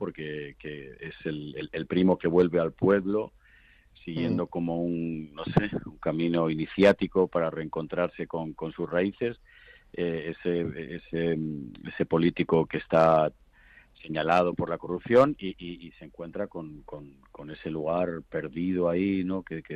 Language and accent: Spanish; Extremadura, Spain; llegué anoche a mi pueblo, aquí en un pueblo estupendo de Extremadura